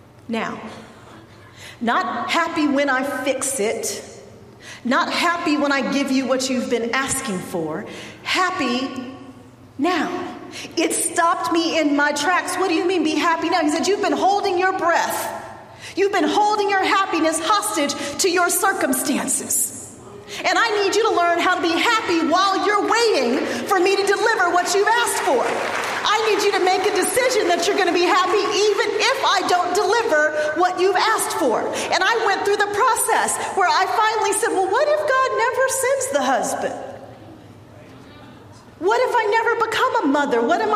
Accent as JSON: {"language": "English", "town": "Denver", "region": "Colorado", "country": "United States", "tie": "born or raised there", "said": "I lived north of Atlanta, even though we grew up in Denver, Colorado, where we went to middle school and high school together."}